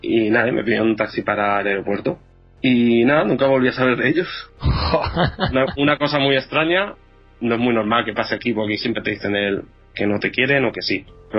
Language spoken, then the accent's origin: Spanish; Alicante, Valencian Community, Spain; bueno, yo soy de Alicante, pero vivía en Valencia, y te encuentras con un pueblo ahí en medio de Irlanda de 20.000 habitantes